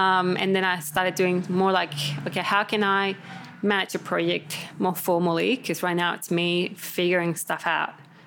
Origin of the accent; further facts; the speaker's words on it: Chile; English is a second language; Yeah, so we got a bit of German there, but born and bred in Chile.